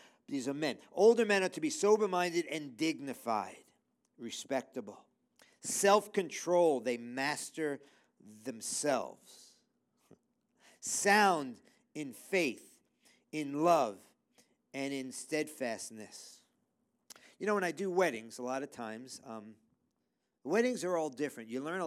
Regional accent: New York City, New York, United States; Just remember, I am a person that was born and raised in New York City.

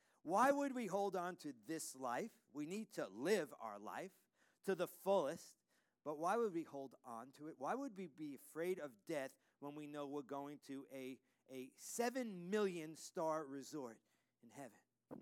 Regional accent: New York City, New York, United States; 22 years growing up in New York City, you can accumulate a lot of sin.

